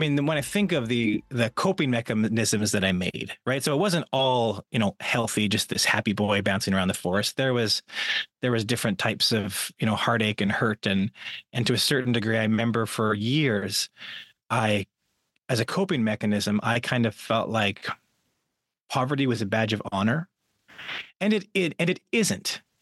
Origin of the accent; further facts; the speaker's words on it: Canada; now in United States; So this was Canada. I grew up in Canada and then now I live in the United States.